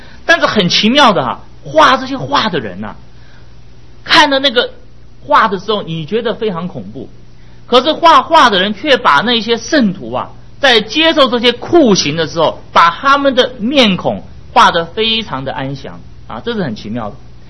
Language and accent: Chinese; United States; 这个奉献就是啊，我们美国人都用支票啊